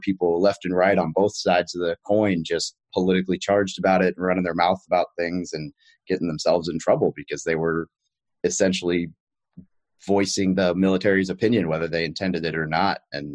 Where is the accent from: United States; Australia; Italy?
United States; Roland, Arkansas; Correct. I grew up in Roland, Arkansas, which for those familiar, it's right outside Little Rock